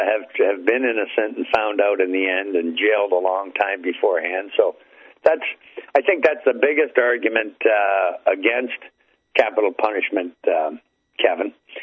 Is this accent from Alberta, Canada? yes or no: no; Hamilton, Ontario, Canada; And a friend of mine from my hometown, Hamilton, Ontario, he was supplying the recycled paint.